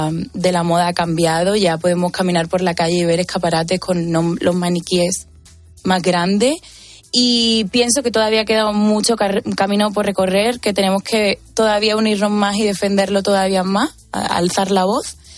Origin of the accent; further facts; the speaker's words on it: Los Palacios, Andalusia, Spain; yo vengo al final de Los Palacios, de un pueblo de Sevilla